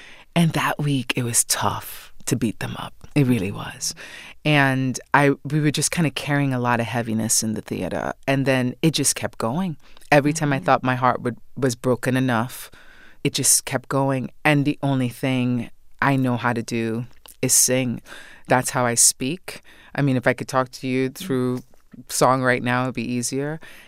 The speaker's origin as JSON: {"language": "English", "country": "Trinidad & Tobago", "said": "And or in my case, I'm from Trinidad, so your mother curry, the curry from Trinidad."}